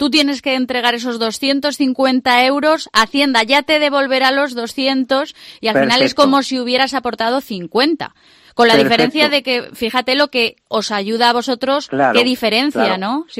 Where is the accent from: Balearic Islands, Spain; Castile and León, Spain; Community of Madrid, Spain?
Castile and León, Spain; Y ahora me voy a mi tierra, a la de mis raíces y mis orígenes, a la comarca de Sayago.